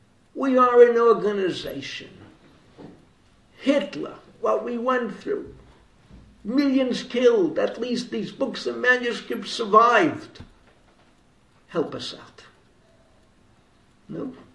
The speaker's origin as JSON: {"language": "English", "town": "Bronx", "region": "New York", "country": "United States", "tie": "born or raised there", "said": "It's the Yankees. I grew up in the Bronx."}